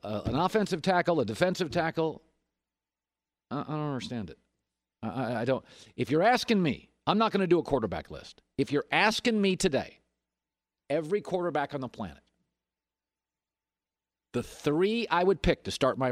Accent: Seattle, Washington, United States; you know, I grew up in Seattle.

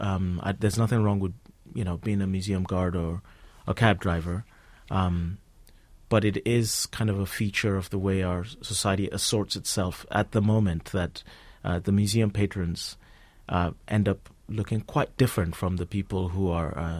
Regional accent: Lagos, Nigeria; I grew up in Lagos, Nigeria

